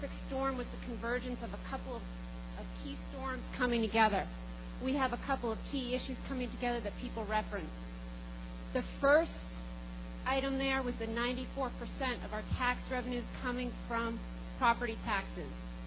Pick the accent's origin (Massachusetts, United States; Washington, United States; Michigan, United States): Massachusetts, United States; I grew up on the North Shore.